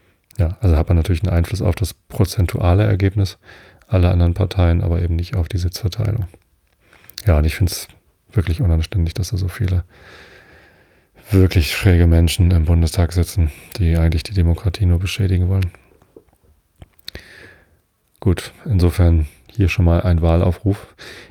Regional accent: Wistedt, Lower Saxony, Germany; Also ich bin ja in Wistedt aufgewachsen. Das gehört auch hier zur Samtgemeinde Tostedt.

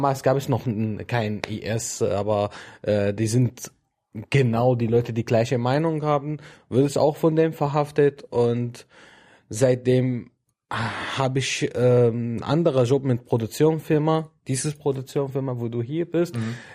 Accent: Damascus, Damascus Governorate, Syria; German is a second language; moved away as an adult; Also meine Familie kommt aus Homs. Ich bin in Damaskus geboren und dort aufgewachsen.

